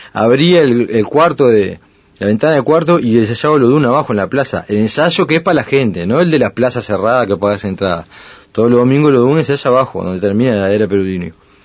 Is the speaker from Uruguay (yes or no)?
yes; Uruguay; yo no soy ni cubano ni estadounidense. Soy uruguayo